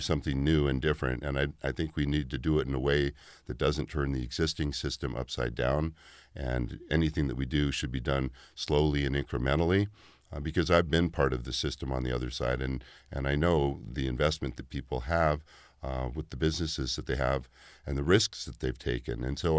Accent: Alaska, United States; I grew up commercial fishing, and I grew up in Alaska, spending a lot of time in the outdoors

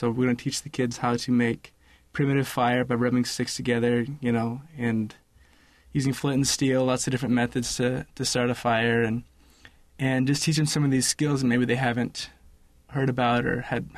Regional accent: Oregon, United States; We're both from Oregon, but we go to school at Brigham Young University in Idaho.

